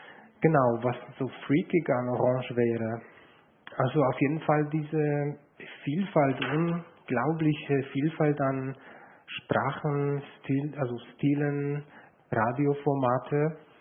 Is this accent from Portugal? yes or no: no; Poland; Also ich komme ursprünglich aus Polen, bin ich nach Polen zurückgekommen